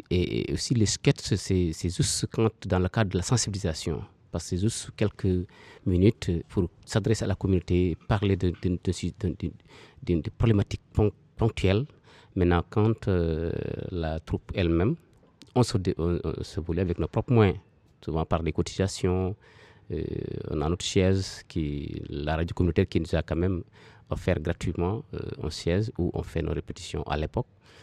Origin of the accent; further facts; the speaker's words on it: Kédougou, Senegal; Nous sommes tous natifs de Kédougou, résidents encore à Kédougou commune.